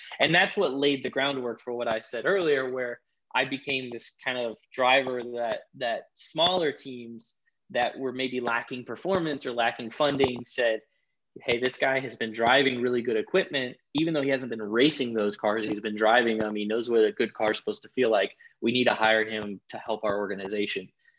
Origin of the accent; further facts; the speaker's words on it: Cedar Rapids, Iowa, United States; You know, I do come from a small, you know, I come from Cedar Rapids, Iowa. I wouldn't say it's a small town.